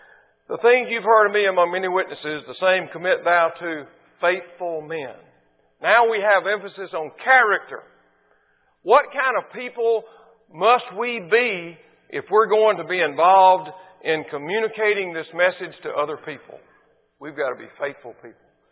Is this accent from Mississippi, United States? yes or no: yes; Mississippi, United States; I'm from Mississippi.